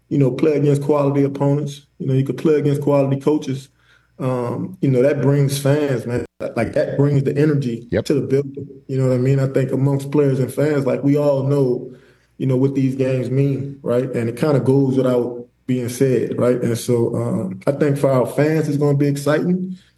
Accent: Louisiana, United States; when I was growing up in Louisiana, like, watching the Miami, you know, football team, like, in the mid-2000s

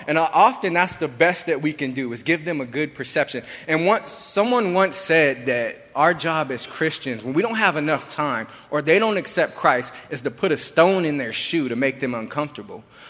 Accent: San Bernardino, California, United States; because I'm from San Bernardino.

